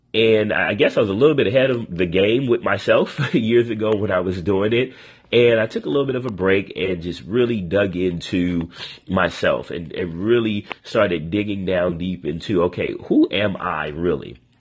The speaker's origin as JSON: {"language": "English", "town": "Long Beach", "region": "California", "country": "United States", "tie": "born or raised there", "said": "I'm from California, born and raised, Long Beach, California, okay?"}